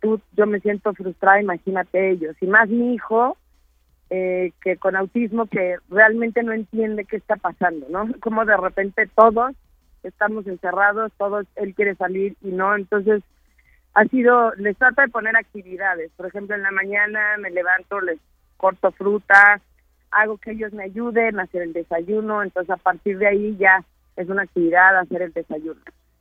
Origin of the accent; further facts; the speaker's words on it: Mexico; la responsabilidad social como mexicano, ¿no?